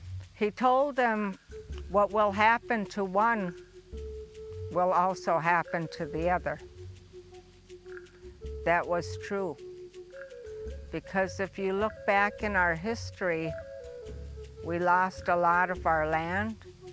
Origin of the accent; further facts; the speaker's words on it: Sand Lake, Wisconsin, United States; I come from the Megizi clan, the Eagle clan. Sand Lake community is my home within the St. Croix Reservation.